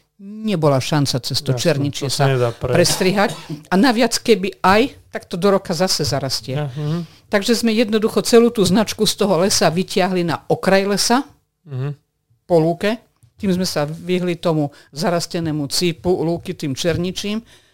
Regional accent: Zvolen, Banská Bystrica Region, Slovakia; keďže ja som zo Zvolena a aj značkujem aktívne v regióne Zvolen

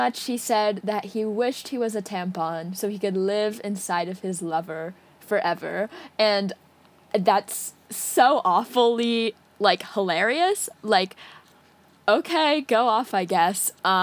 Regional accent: United States; I obviously I can't say too much or like I'm an American, and, like, we've done that too

